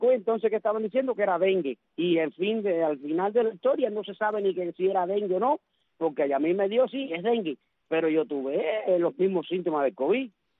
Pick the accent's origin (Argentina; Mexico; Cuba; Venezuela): Cuba; como decimos un cubano